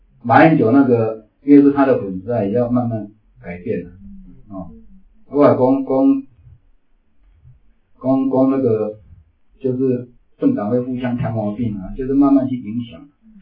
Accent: Taiwan

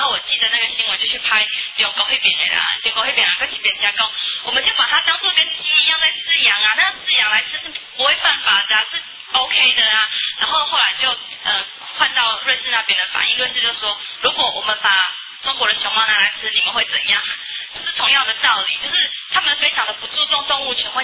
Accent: Taiwan; 我要大声喊说我是台湾人

